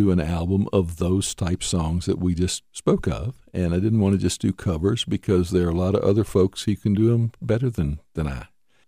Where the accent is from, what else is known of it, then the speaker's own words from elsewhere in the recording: Strasburg, Virginia, United States; And Greg married a gal from Strasbourg, Virginia, my hometown.